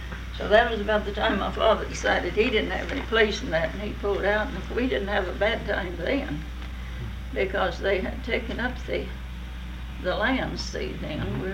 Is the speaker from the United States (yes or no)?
yes; Kansas, United States; I don't know what part, what the town was, or near what town we came from Kansas